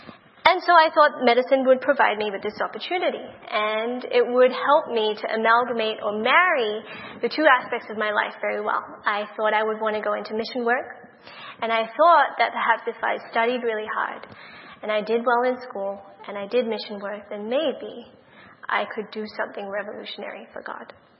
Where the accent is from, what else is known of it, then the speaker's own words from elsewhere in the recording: Australia; The exception to that was, to my dismay, the medical school in my home state.